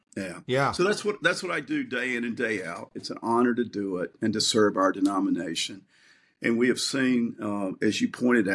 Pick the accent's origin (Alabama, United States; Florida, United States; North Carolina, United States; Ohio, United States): Alabama, United States; I grew up in South Alabama, very small rural area, knew Christ, grew up in a Presbyterian heritage, went off to Belhaven College.